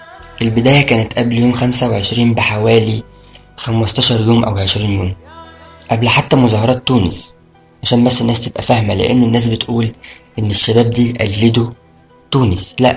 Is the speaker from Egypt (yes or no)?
yes; Egypt; انا حسيت ان انا بتشرف ان انا شاب مصري